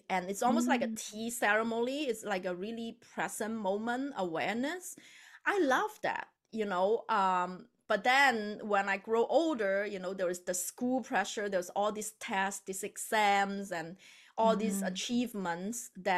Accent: China; because I grew up in China, I was born and raised in China

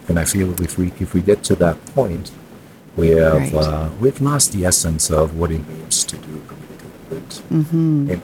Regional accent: Germany; especially our Western mindset. I come from Germany.

